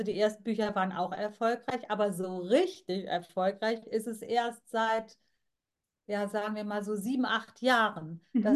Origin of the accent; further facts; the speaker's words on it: Germany; Mein Vater, der stammte aus Indien und meine Mutter ist Deutsche. Und ich bin hier in Deutschland geboren, aufgewachsen und war nur ab und zu mal in Indien zu Besuch.